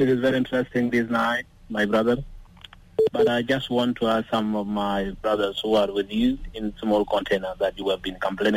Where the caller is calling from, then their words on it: Kwajok, South Sudan; You are online with … from Kwajok, my brother.